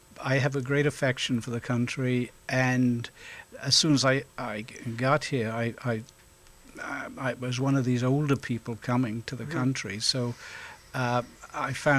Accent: Rhondda, Wales, United Kingdom; born there; I was born in the Rhondda Valley in South Wales

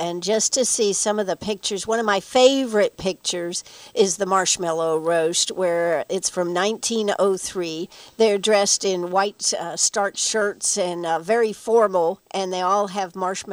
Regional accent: South Paris, Maine, United States; You know, I'm from Maine originally, and I lived up on the hill in Maine, in South Paris, Norway.

